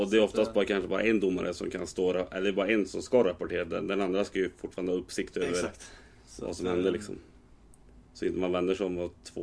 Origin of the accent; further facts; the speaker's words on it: Värmland, Sweden; jag kan ju bara uttala mig för egentligen bara Värmland, i och med att det är där jag kommer från själv.